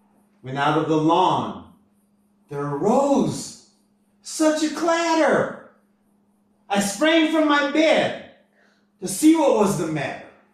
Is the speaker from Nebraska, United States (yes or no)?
yes; Omaha, Nebraska, United States; I read as a child growing up in Omaha, Nebraska.